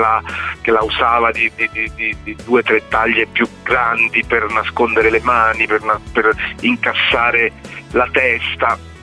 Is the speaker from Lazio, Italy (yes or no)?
yes; Rome, Lazio, Italy; lo dico da romano, non totalmente puro, ma avendo io origini napoletane, però sono romano